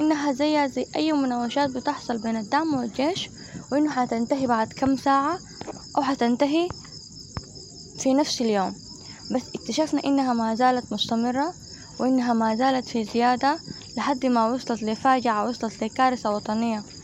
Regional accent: Sudan; نحن كشعب سوداني عشنا مأساة حقيقية إنسانية

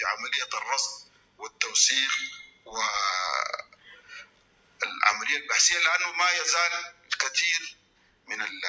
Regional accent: Sudan; وما عندنا في السودان، ونحن ذاتنا جونا حار

